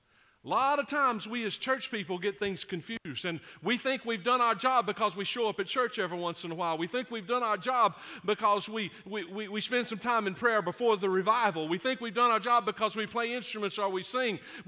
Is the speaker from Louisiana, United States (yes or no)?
yes; Ruston, Louisiana, United States; I was raised in Ruston, Louisiana, but my mama and papa lived in Leary, Texas, not long far from here.